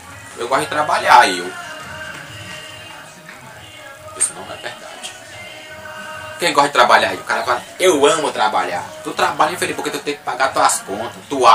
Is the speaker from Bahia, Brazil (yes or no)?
yes; Bahia, Brazil; Eu sou baiano, mas tem baiano que também é. Mas sou um baiano diferenciado, rapaz.